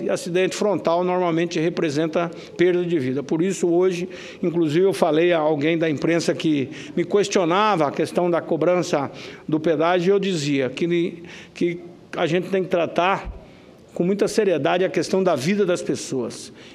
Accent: Mato Grosso, Brazil; Lá no meu estado, Mato Grosso, por exemplo, trabalhamos muito pela melhoria das estradas

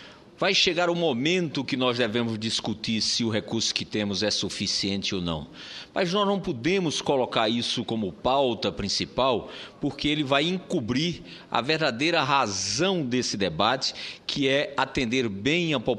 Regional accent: São José de Piranhas, Paraíba, Brazil; Pode ser na minha terra, São José de Piranha, lá no Rincão da Paraíba

